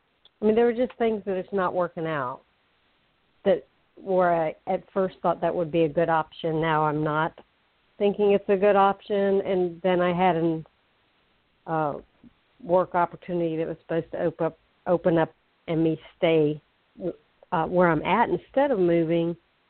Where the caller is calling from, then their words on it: Florida, United States; I'm calling from Florida.